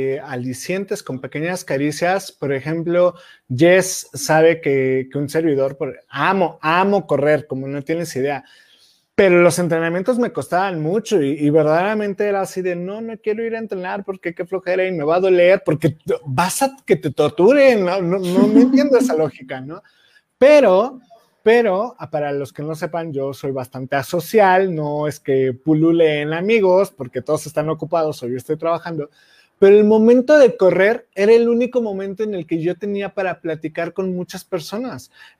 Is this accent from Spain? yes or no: no; Mexico; porque dejar el pan como mexicano, estás bien, güey.